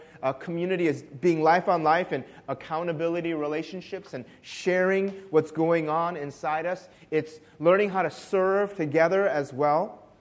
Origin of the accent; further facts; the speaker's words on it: Chicago, Illinois, United States; especially from my hometown Chicago sports teams. And so I grew up in my formative years as a Michael Jordan fanatic